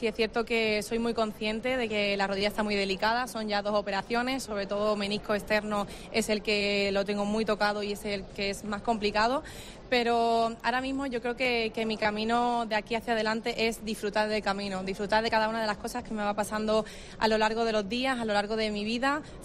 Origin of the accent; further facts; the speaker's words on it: Huelva, Andalusia, Spain; Primera mujer onubense en recibir el honoris causa aquí en la Universidad de Huelva, en mi tierra, con toda mi gente, rodeada de mi familia y amigos.